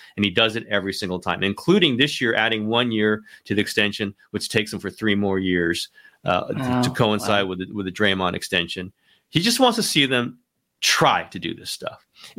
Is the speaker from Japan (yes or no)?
yes; Japan; in Japan. A little bit, of course, stop in a little bit, but not a ton of time there.